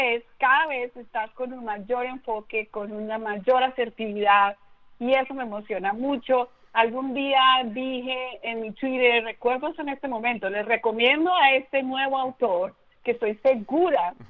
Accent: Bogotá, Colombia; born there; yo soy colombiana de nacimiento, nací en Bogotá

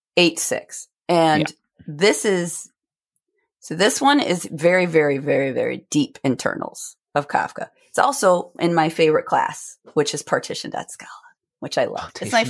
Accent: New York, United States; I'm from Western New York. That's kind of our, I think that's our motto, fair, but slightly aggressive.

